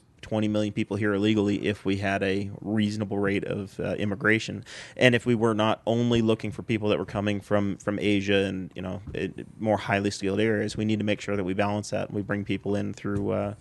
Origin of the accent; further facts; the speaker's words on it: Indiana, United States; I come from Henry County, Indiana.